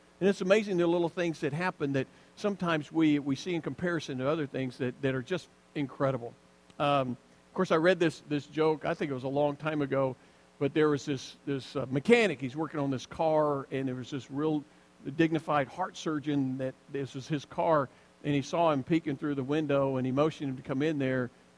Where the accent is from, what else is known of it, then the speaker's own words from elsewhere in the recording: Alabama, United States; Now, I grew up in Alabama, so there's some places back there that are just special to me